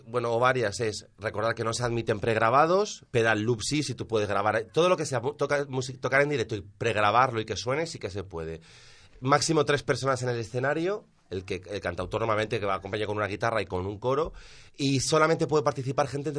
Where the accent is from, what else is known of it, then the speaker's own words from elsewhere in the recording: Elche, Valencian Community, Spain; los que estéis en Elche, que sabéis cómo somos los de Elche en ese sentido